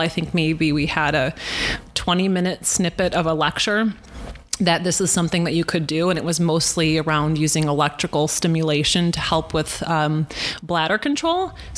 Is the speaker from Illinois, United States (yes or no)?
yes; Rockford, Illinois, United States; now in Milwaukee, United States; I'm originally from Rockford, and pretty much all of my friends growing up ended up in Chicago, and I think if it wasn't for me meeting my husband, I'd probably be back in Illinois